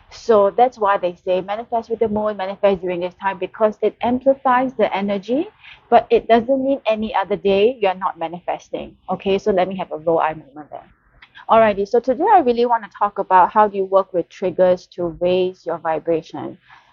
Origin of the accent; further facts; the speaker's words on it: Singapore; I am from Singapore and in Singapore.